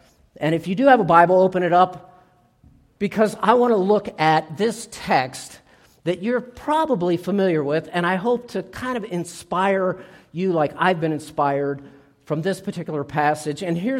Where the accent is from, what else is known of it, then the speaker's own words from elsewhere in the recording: East Coast, United States; And I grew up on the East Coast and used to love going to the ocean